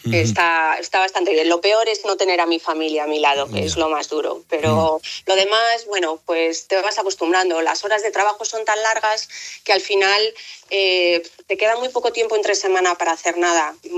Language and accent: Spanish; Spain; yo soy un poco exótica porque encima soy rubia y ojos azules, no soy muy española, la verdad. Entonces aquí es como que soy muy exótica